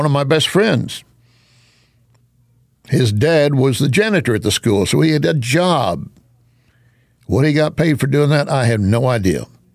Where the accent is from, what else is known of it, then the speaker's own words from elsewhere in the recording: Texas, United States; I grew up in West Texas. Deep, deep West Texas, dirt, grime, oil, so thick in the air sometimes you could taste it.